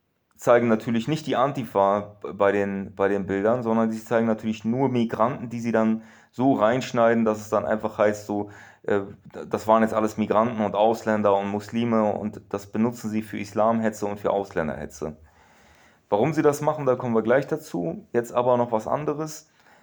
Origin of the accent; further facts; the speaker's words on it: Berlin, Germany; Ich bin in Berlin aufgewachsen. Ich war schon mit 13, 14 bei Silvester auf der Straße in Neukölln.